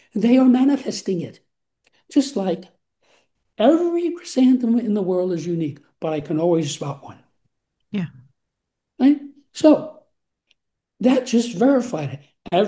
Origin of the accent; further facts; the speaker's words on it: New York City, New York, United States; I'm from New York City. I grew up with Donald Trump ever present.